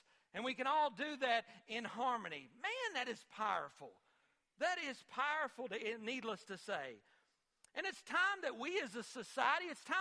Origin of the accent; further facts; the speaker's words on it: Litchfield, Kentucky, United States; Me too, man. Boop. Go Litchfield, okay? We're from Litchfield. That's in western Kentucky.